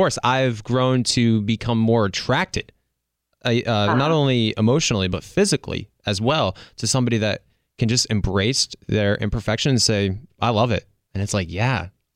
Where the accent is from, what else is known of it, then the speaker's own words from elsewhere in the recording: East Coast, United States; because I grew up on the East Coast.